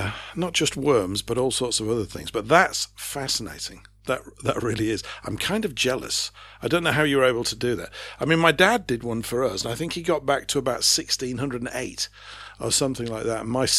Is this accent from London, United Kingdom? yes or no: no; Yorkshire and the Humber, United Kingdom; I'm from Yorkshire. We don't have any nobility up there.